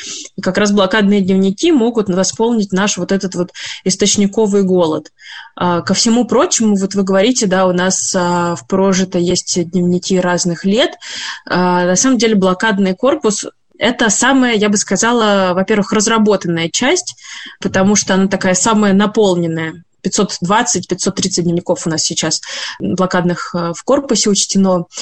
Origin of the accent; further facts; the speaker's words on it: Saint Petersburg, Russia; я жительница Петербурга, коренная петербурженка.